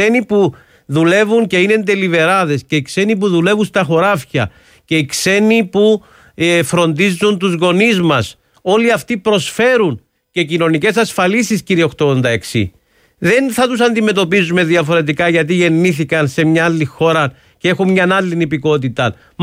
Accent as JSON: {"language": "Greek", "country": "Cyprus", "tie": "born there", "said": "Δηλαδή εγώ επειδή γεννήθηκα στην Κύπρο προσφέρω παραπάνω από τον άλλον"}